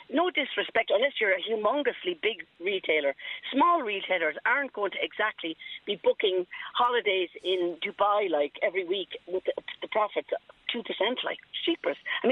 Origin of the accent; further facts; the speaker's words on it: Kilkenny, Leinster, Ireland; I'm from Kilkenny